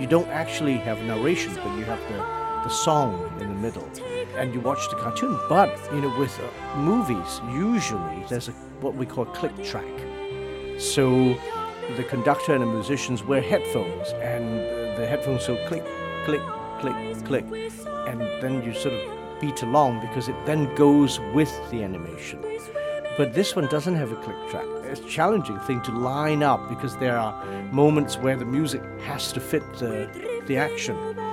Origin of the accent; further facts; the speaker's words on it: England, United Kingdom; I grew up in England.